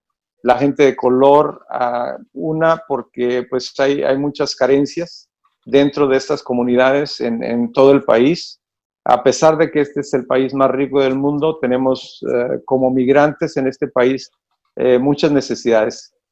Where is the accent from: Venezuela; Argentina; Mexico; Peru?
Mexico; now in United States; ya tengo 47 años en este país, soy ciudadano de este país, pero añoro mucho regresar a México, como muchos de nosotros como mexicanos.